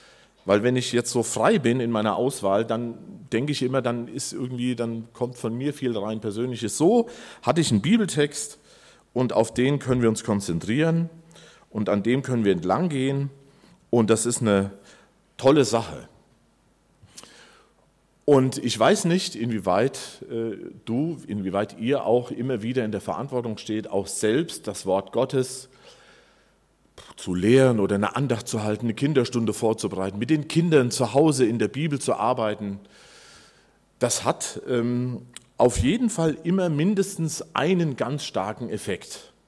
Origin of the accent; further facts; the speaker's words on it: Breitscheid, Germany; Wir sind aus Breitscheid und ganz viele wissen, glaube ich, noch, wir gehören zur Gefährdenhilfe.